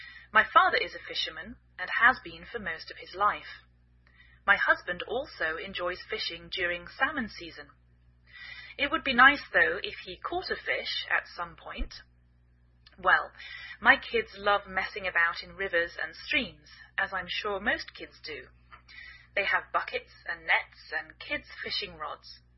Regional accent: England, United Kingdom; now in United States

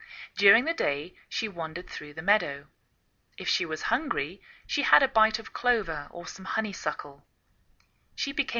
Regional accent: England, United Kingdom; now in United States

